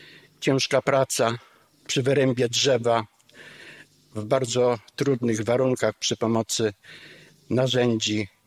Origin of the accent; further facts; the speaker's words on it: Jelenia Góra, Lower Silesian Voivodeship, Poland; Urodziłem się 77 lat temu, od tego czasu jestem rodowitym jeleniogórzaninem